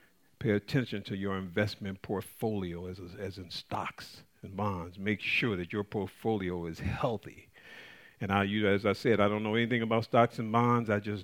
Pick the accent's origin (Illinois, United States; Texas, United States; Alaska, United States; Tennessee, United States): Illinois, United States; Chicago; I was raised up in the Nation of Islam in Chicago, Illinois, on the South Side.